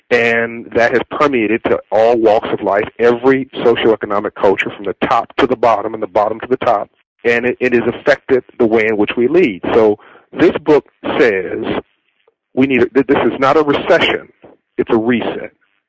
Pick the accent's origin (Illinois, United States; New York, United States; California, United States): California, United States; Compton; born or raised there